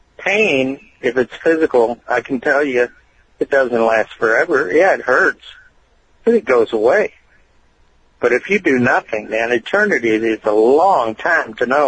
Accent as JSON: {"language": "English", "town": "Detroit", "region": "Michigan", "country": "United States", "tie": "born or raised there", "said": "than growing up in Detroit and getting in a fight and never getting a punch in."}